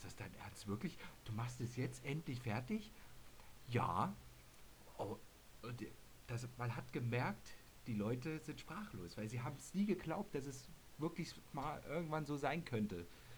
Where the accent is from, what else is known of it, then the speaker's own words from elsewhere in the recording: Thuringia, Germany; Weißwürste, das ist in Tradition bei uns in Thüringen.